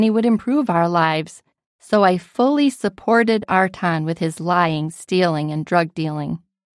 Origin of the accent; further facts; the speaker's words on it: Albania; moved away; Growing up in Albania, I dreamed of escaping poverty.